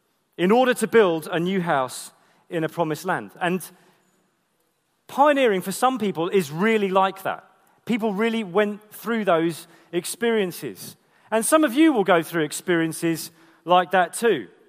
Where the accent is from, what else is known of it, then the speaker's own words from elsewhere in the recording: Croydon, London, United Kingdom; I'm from Croydon.